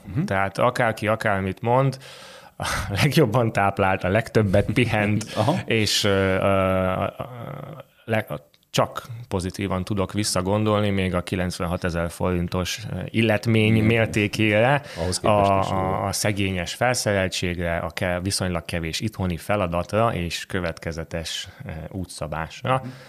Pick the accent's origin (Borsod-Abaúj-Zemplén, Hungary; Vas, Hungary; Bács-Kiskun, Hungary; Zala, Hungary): Zala, Hungary; Zalaegerszeg; born there; Ez 2008 Zalaegerszeg, mivel ott születtem.